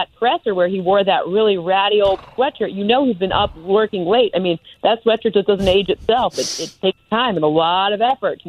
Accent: East Lansing, Michigan, United States; I mean, I'm from East Lansing, so I'm not going to claim Detroit, but I will claim the Red Wings.

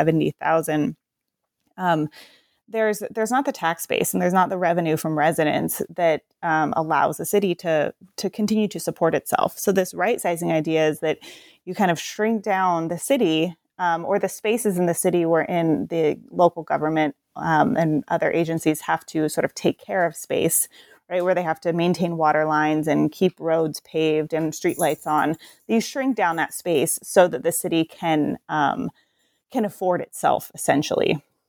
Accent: Portland, Oregon, United States; since I'm from the Portland area, it was always on my mind about how these cities are very different.

